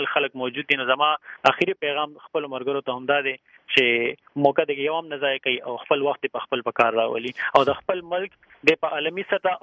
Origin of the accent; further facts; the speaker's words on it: Khyber Pakhtunkhwa, Pakistan; د خیبر پښتونخوا راغلی یو دغه کالج کې سبق وایو